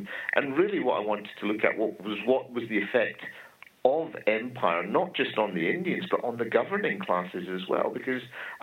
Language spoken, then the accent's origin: English; United Kingdom; I'd grown up in Britain my whole life. I'm born and raised in Britain. And though I'm of Indian origin and I speak Bengali and I understand the culture